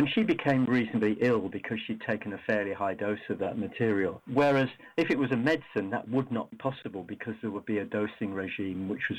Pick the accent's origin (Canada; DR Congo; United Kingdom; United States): United Kingdom; accent: British; in the UK, as you can tell from my accent, that's where I'm from.